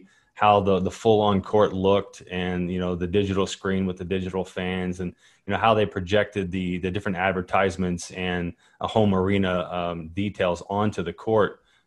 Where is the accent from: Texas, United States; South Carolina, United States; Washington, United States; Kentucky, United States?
Kentucky, United States; And, you know, I'm from Kentucky, state of Kentucky, and we have a lot of players coming out of Kentucky going pro